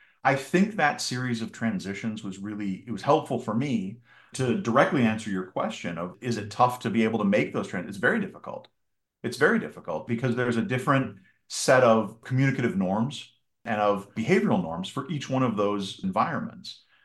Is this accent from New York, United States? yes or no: no; Minnesota, United States; So short version on me, I grew up in Minnesota. I went to college at Wisconsin